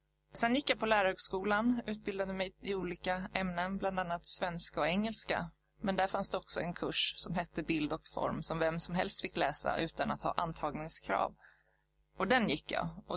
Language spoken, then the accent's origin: Swedish; Haninge, Stockholm County, Sweden; now in Tyresö, Sweden; Jag kommer ursprungligen från Haninge men har bott här i Tyresö sedan 2006.